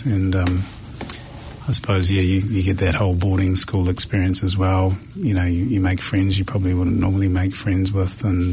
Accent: Auckland, New Zealand; I was born here in Auckland, 1980, and my dad was from England

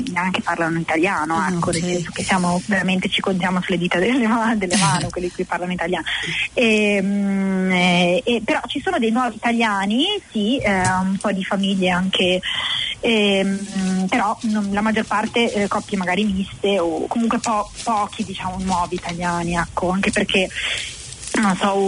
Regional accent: Genoa, Liguria, Italy; now in Nelson, New Zealand; siamo un po' fuori zona perché veniamo da Genova.

